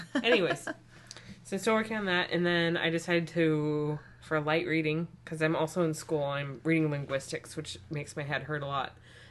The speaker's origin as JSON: {"language": "English", "region": "California", "country": "United States", "said": "I'm from Northern California, so it's like"}